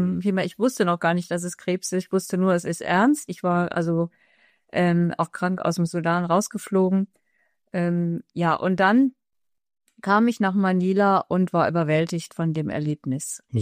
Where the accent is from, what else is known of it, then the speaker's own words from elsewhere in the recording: Germany; wir kamen als Deutsche ein bisschen zu spät